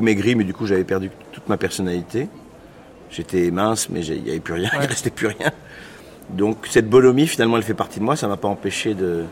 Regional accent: Nouvelle-Aquitaine, France; Je peux aller dans mon enfance, dans la Creuse, avec mon grand-père qui boit son 100%.

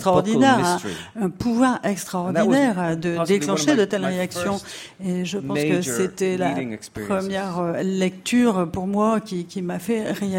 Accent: Ireland; c'est quelque chose de typique chez nous en Irlande.

